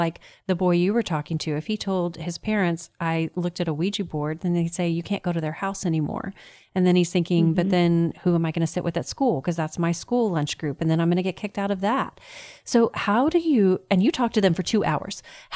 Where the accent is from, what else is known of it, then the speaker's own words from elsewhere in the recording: Texas, United States; Not only did we have a winner from my home state of Texas